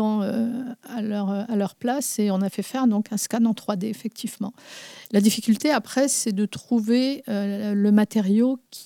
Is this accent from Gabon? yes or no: no; Brittany, France; On est breton et têtu, donc va tenir bon pour y arriver.